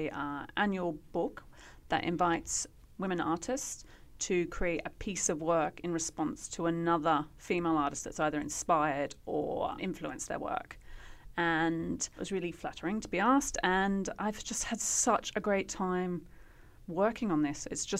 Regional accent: Australia; I pronounce it Scooby, but I am Australian.

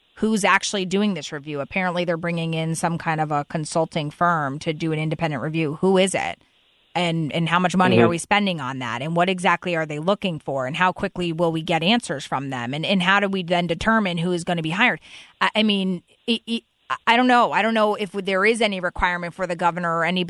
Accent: Stamford, Connecticut, United States; So growing up in New York, right outside of New York, I grew up in Stamford.

